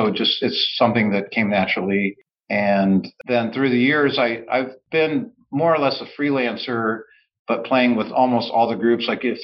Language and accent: English; Kansas, United States; I grew up in Kansas and started playing an orchestra